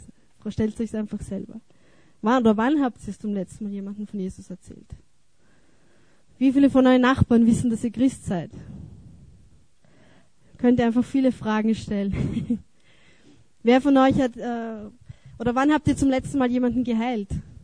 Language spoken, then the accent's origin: German; Vienna, Austria; Mein Jerusalem war Wien, wo ich aufgewachsen bin.